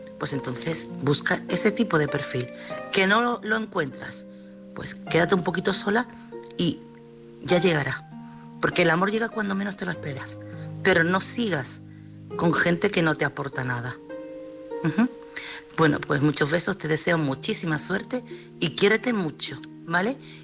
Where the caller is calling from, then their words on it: Chiclana, Andalusia, Spain; corresponsal de Chiclana.